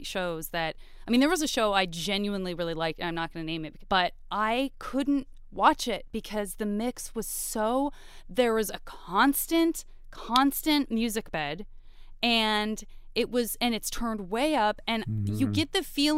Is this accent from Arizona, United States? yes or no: yes; Tucson, Arizona, United States; I'm a kid from Tucson, and I would listen to the soundtrack.